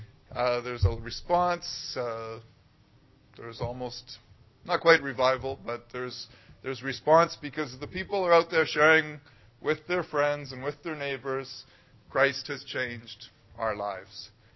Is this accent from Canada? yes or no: yes; North Vancouver, British Columbia, Canada; I grew up in North Vancouver, you know where that is. … I suppose I grew up, thinking about it, with a fair amount of privilege in a Christian home